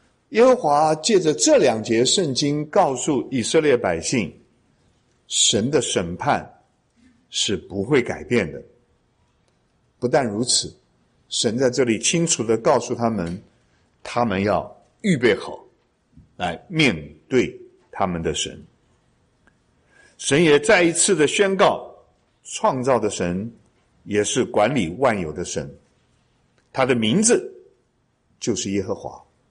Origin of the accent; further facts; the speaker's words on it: China; 有一点像我们中国人的挽歌